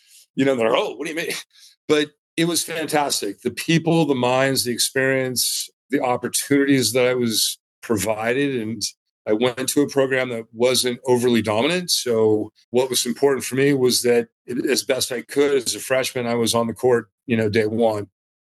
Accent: Los Angeles, California, United States; I grew up in West Los Angeles and I went to an all-boys high school and I was a baseball player.

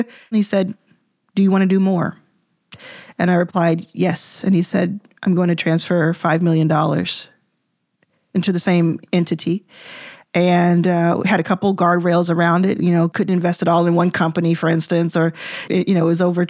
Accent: Dallas, Texas, United States; I grew up in Dallas. I grew up with Mark Cuban even before he was in the national eye.

